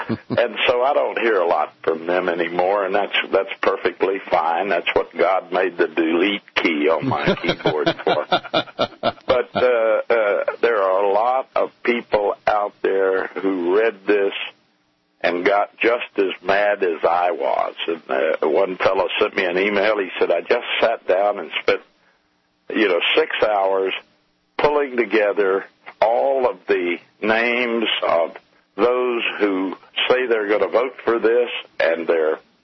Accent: Texas, United States; I've never followed politics most of my life, and I grew up in South Texas where they used to have some of the dirtiest politics there ever was.

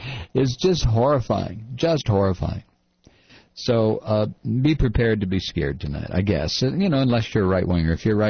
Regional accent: Toledo, Ohio, United States; when I was a kid growing up in Toledo, Ohio

